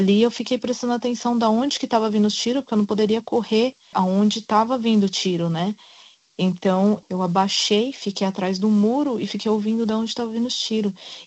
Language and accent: Portuguese; Brazil; E como eu sou do Brasil, eu comecei a escutar o tiroteio